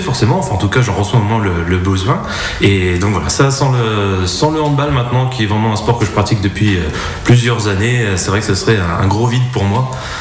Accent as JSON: {"language": "French", "town": "Auxerre", "region": "Bourgogne-Franche-Comté", "country": "France", "tie": "born or raised there", "also_born_or_lived": "Vienne", "said": "mon enfance, c'était principalement dans le département de Lyon, bien évidemment. Je suis natif d'Auxerre. Mes parents sont de Puisé-Forterre, donc voilà, le début de mon enfance s'est passé dans ce secteur-là."}